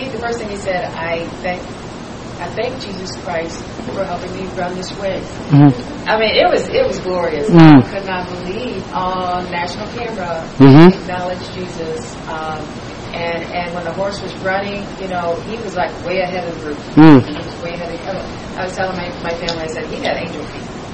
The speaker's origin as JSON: {"language": "English", "town": "Louisville", "region": "Kentucky", "country": "United States", "said": "Now, I'm from Louisville, Kentucky, so mm-hmm."}